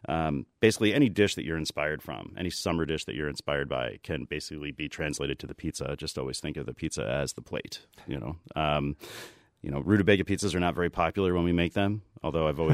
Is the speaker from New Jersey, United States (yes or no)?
yes; New Jersey, United States; I grew up in New Jersey, right? And I can make pizza just as good as anyone else that my family who made it in New Jersey.